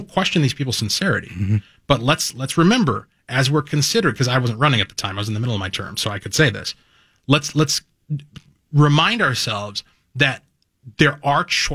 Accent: Albertville, United States; I saw that exact thing happen at the last municipal election in my hometown. I serve on a city council in Albertville.

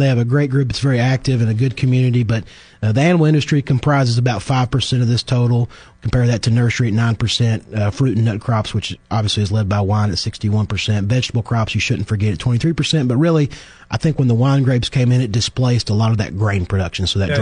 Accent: Kentucky, United States; We are really outsized compared to my home state of Kentucky.

